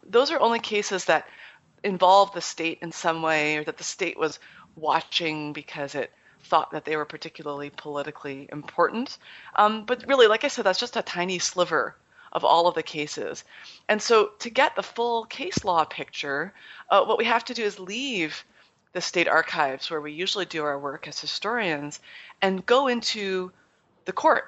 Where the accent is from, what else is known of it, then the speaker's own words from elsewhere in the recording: Canada; also born or lived in United Kingdom / United States; I'm originally Canadian, but I went to the UK and studied law And then I did a PhD in history in the US.